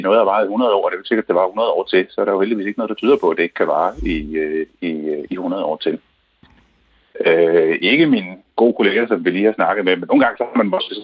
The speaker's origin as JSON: {"language": "Danish", "town": "Vejle", "region": "Region of Southern Denmark", "country": "Denmark", "said": "Jeg kommer fra Vejle."}